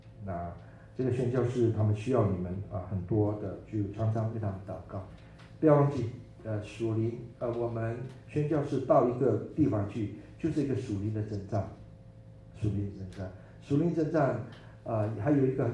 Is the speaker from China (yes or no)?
no; United States; also born or lived in Taiwan; 我们这些在美国长大的，在美国这么久，二十几年、二十五年到三十年的，要回到台湾，虽然长得一样，会讲国语，但是他们一听到。